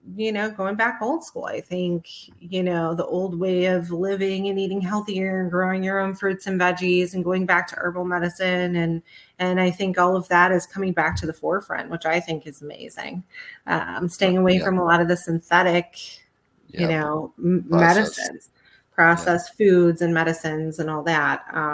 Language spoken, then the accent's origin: English; Michigan, United States; moved away as an adult; I'm originally from Michigan. I moved down in 2007.